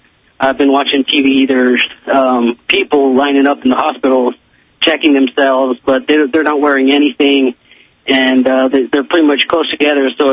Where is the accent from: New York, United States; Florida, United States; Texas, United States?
Texas, United States; now in Mexico; Well, I just moved down here a couple of months ago, and I'm actually from Texas.